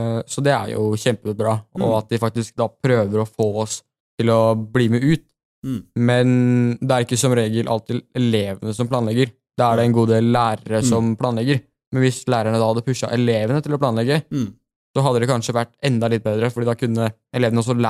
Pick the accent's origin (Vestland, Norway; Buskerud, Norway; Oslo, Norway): Oslo, Norway; Der vi kommer fra. Vi har jo blant annet Nordmarka og Østmarka.